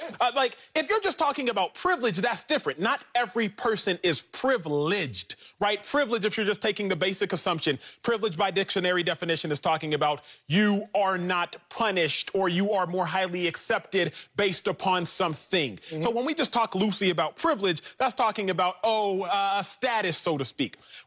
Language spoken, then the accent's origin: English; Dallas, Texas, United States; I grew up in Dallas.